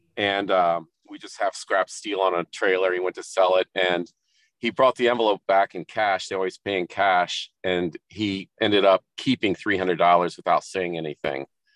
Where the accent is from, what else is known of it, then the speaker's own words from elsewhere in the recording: Ohio, United States; I'm from Northwest Ohio. I have a highway construction company.